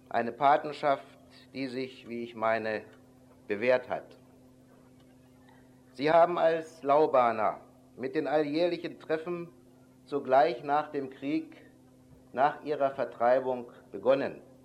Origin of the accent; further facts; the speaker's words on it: Wrocław, Lower Silesian Voivodeship, Poland; born there; als gebürtiger Breslauer glaube ich, mir diese Anrede erlauben zu dürfen